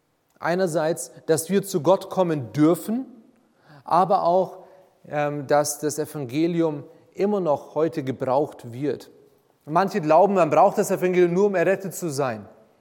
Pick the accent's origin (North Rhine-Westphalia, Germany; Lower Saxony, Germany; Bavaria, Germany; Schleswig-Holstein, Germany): Bavaria, Germany; Ingolstadt; moved away as an adult; also born or lived in United States; 38 Jahre alt, verheiratet mit Heidi und die Mädels sind heute dabei. Ich bin in Ingolstadt aufgewachsen